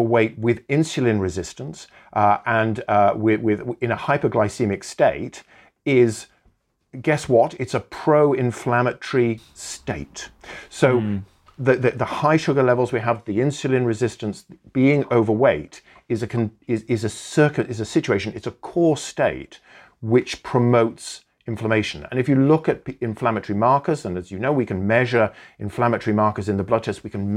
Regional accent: Wales, United Kingdom; whenever I watch my favorite Welsh, because I'm Welsh rugby players running around the pitch

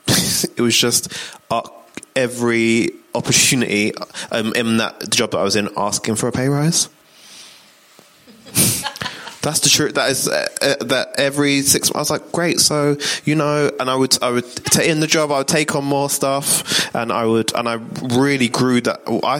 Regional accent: London, United Kingdom; I'm from London.

